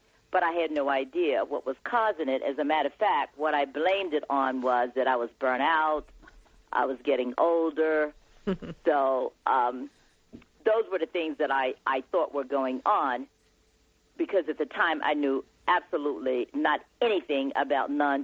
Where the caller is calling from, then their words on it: Los Angeles, California, United States; I'm calling you from Los Angeles.